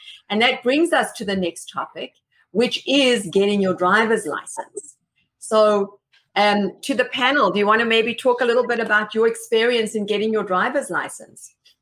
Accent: South Africa; moved away; I actually did that when I came from South Africa. Yeah, I had my South African driver's license.

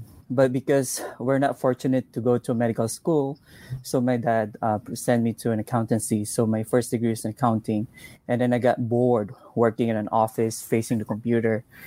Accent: Davao City, Davao Region, Philippines; As far as I remember, like almost all schools in Davao, I'm from Davao City, Philippines, are offering nursing programs

